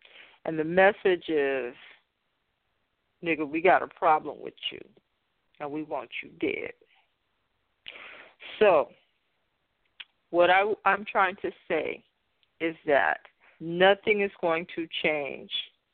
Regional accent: Fresno, California, United States; also born or lived in San Francisco; because I was born and raised in a racially and economically disadvantaged area of the city of Fresno. I was born in Southwest Fresno

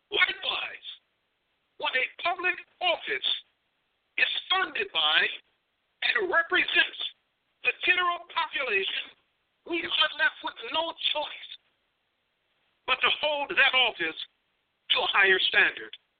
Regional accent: Chicago, Illinois, United States; Mayor, Mr. Vice Mayor, members of the council … from Chicago.

